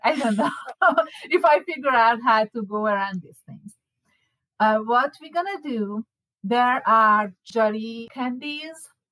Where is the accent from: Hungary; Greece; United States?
Hungary; I'm from Hungary. We didn't grow up with the peanut butter.